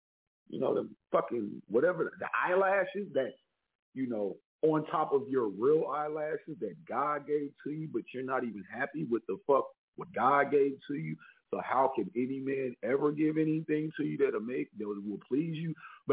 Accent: Kansas City, Missouri, United States; now in Philadelphia, United States; But shout out to my hometown, Kansas City, Missouri. Without Kansas City, Missouri, I wouldn't even be who the fuck I am today. But Philly put me on, though.

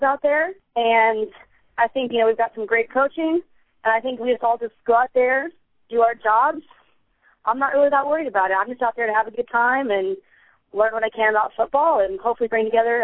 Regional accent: Willcox, Arizona, United States; I'm number 84. I'm going to be playing running back and defensive back, and I'm originally from Wilcox, Arizona.

